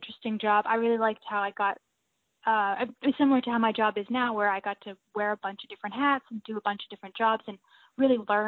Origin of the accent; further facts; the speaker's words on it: Acton, Massachusetts, United States; Yeah, I'm from Acton. It's kind of near Concord, Massachusetts.